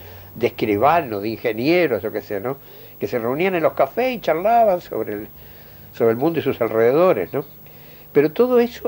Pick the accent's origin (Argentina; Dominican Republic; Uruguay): Uruguay; Montevideo; also born or lived in Paso de los Toros / Tacuarembó; Bueno, yo nací en Paso de los Toros, pero a los 2 años mi padre se fue para Tacuarembó y a los 4 años vinimos a Montevideo